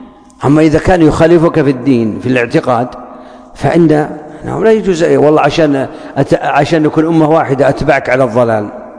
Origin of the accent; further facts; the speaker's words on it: Saudi Arabia; كان هو عندنا في السعودية أصبح الآن موجود.